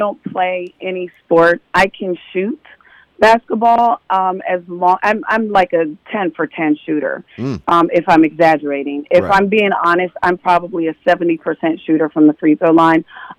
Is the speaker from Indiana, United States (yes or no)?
no; Pittsburgh, Pennsylvania, United States; I'm from Pittsburgh. So I came out of my mother's vagina into a Steelers jersey, I think.